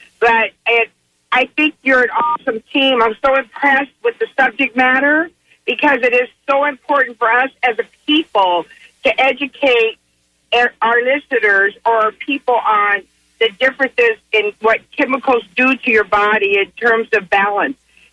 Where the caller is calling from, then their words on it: Sarasota, Florida, United States; I'm calling you from Sarasota, Florida.